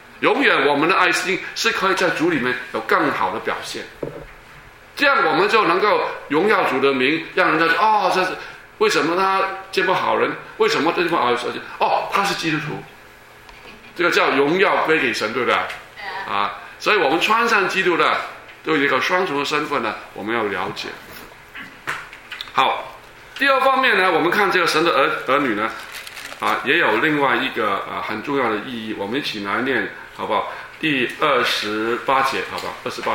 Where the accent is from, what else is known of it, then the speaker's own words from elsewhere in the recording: China; now in United States; 所以中国人是非常自豪的当然你来了美国，你发觉你就不是中国了